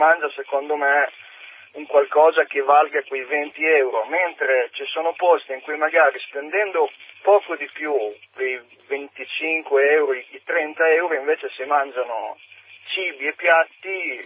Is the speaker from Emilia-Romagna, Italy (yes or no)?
yes; Emilia-Romagna, Italy; adesso vengo dalla Romagna e ho questa grossa fortuna.